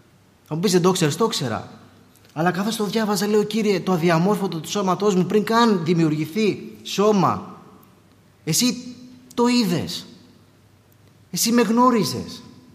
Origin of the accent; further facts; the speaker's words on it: Syros, South Aegean, Greece; γιατί είμαστε από τη Σύρο